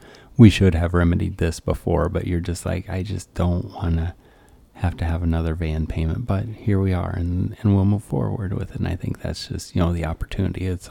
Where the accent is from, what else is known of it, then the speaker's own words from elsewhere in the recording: Monticello, Iowa, United States; running through my hometown, and just to see a picture of the football field from where I grew up is just, you know, kind of, I suppose maybe, is that like kind of a, gets me in touch with, you know, the fact that we're not going back to Iowa next weekend.